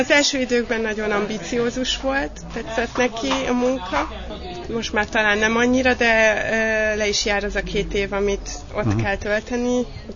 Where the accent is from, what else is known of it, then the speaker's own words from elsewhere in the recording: Budaörs, Pest, Hungary; Igen, budaörsi vagyok.